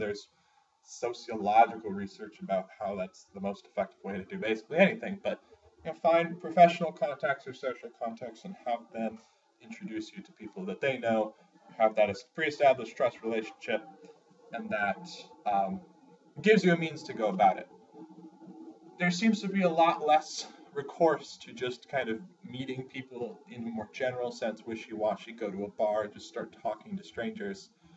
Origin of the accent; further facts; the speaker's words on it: Eden Prairie, Minnesota, United States; now in San Francisco, United States; I'm 24. I grew up in Eden Prairie, went to the University of Minnesota. I'm currently living in San Francisco.